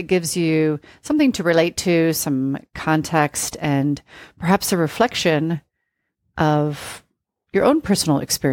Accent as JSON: {"language": "English", "region": "Oregon", "country": "United States", "tie": "born or raised there", "said": "later on worked at one of my local coffee houses called Dutch Brothers, which was originated in my hometown."}